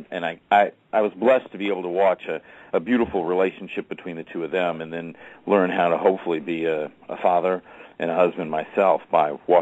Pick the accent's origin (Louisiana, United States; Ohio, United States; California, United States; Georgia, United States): Georgia, United States; Atlanta; Well, I grew up in Atlanta, Georgia, and I'm the son of almost two immigrants.